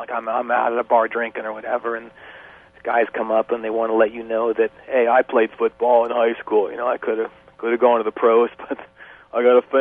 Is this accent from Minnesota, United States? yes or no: no; California, United States; they didn't have the same opportunities that I had, you know, growing up in Northern California.